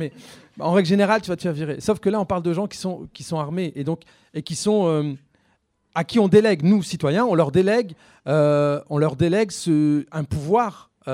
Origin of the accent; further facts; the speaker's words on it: Roubaix, Hauts-de-France, France; je repense surtout quand je repense à mon enfance à Roubaix